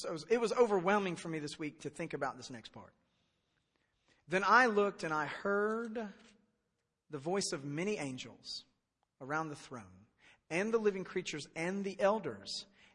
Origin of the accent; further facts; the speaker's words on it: United States; born there; Listen, I was born in the United States.